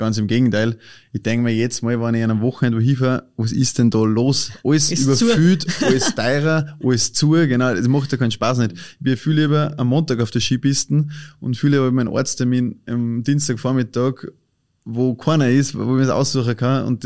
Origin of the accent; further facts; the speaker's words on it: Austria; Und wie es jetzt bei uns in Österreich ist